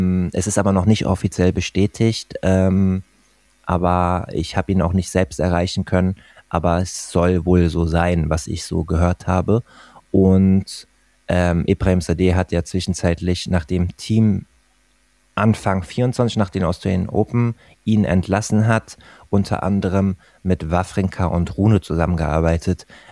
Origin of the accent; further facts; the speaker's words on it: Wiesbaden, Hesse, Germany; wegbeamen nach Wiesbaden in meine Heimat, 25 Autominuten entfernt nach Wiesbaden-Neuenstadt